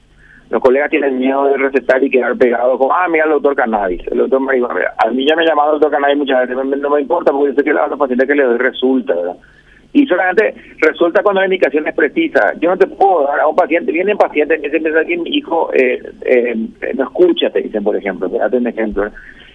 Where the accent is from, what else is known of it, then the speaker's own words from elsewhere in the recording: Paraguay; mirarlo como paraguayo